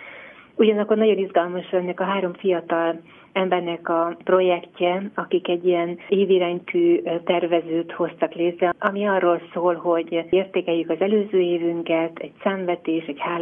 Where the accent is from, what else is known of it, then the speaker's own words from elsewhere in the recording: Budapest, Hungary; Én óbudai vagyok